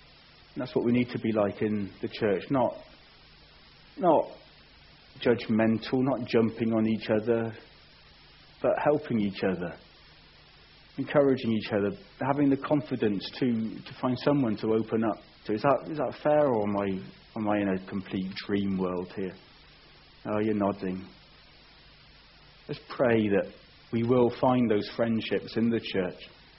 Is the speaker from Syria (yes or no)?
no; England, United Kingdom; Because we're English. Yeah, we're English, but, well, not all of us are, but some of us are English, and some of us are Southern English, which is even worse.